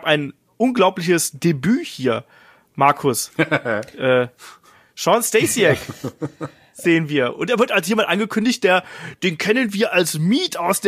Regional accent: Cologne, North Rhine-Westphalia, Germany; Als Kölner, Karneval, Kamelle und so ist ja auch bald um die Ecke.

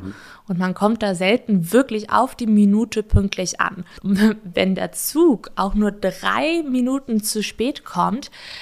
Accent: Hamburg, Germany; als Hamburgerin

